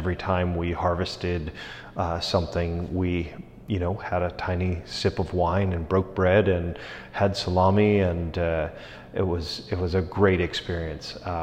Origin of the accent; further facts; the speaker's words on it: Santa Rosa, California, United States; I was born in Eastern Santa Rosa, yeah, on a 250-acre horse and cattle ranch.